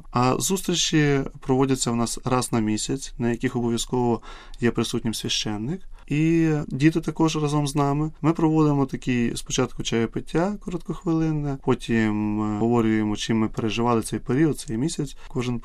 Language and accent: Ukrainian; Kyiv, Ukraine; ми, як кияни, бачимо, як ми завантажені в нашому житті